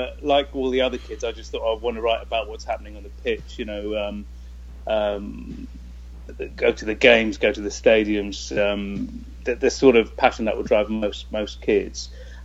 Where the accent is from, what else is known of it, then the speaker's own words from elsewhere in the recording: London, United Kingdom; I grew up in London, in the UK